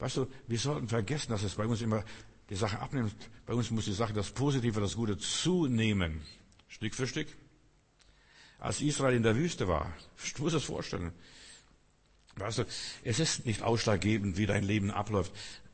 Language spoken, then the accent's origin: German; Berlin, Germany; Warum bin ich in Berlin aufgewachsen? In Kreuzberg.